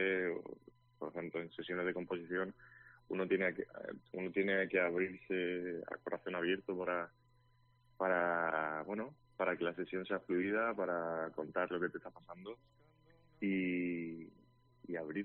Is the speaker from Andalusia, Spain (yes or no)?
no; Murcia, Region of Murcia, Spain; now in Madrid, Spain; Bueno, yo me mudé a Madrid. Yo sí, como has dicho, soy de Murcia, me mudé a Madrid.